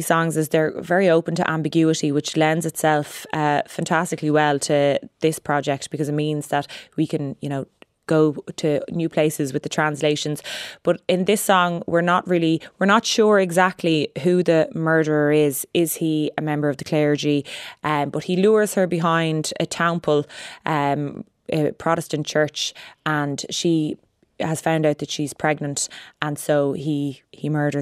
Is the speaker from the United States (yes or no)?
no; Ireland; we as modern Irish women thought, you know, we're faced with these hardships and these decisions to make.